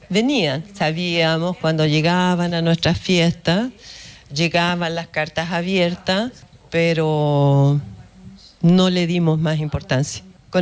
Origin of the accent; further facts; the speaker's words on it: Chile; now in Switzerland; Y como chilena me di cuenta años después